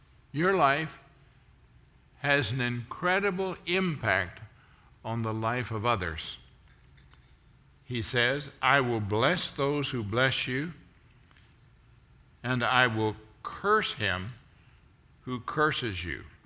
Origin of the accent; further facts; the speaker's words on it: Western Canada, Canada; now in United States; He said that to me, and I left where I grew up in Western Canada to go to California.